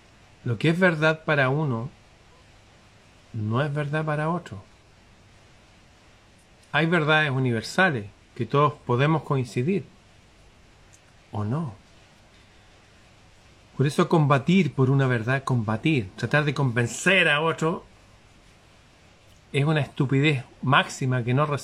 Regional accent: Chile; Les voy a hacer un ejemplo práctico en mi país, Chile.

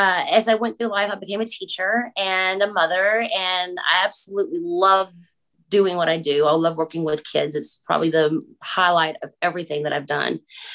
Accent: Texas, United States; I am from Texas, born and raised, and I guess I would just call myself a small town girl my whole life.

